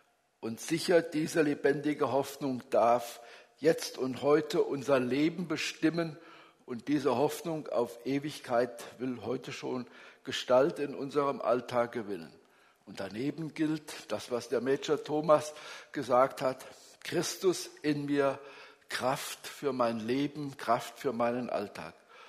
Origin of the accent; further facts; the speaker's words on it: Hunsbach, Germany; bei Regen in Hunsbach, so heißt der Ort, wo ich herkomme, angekommen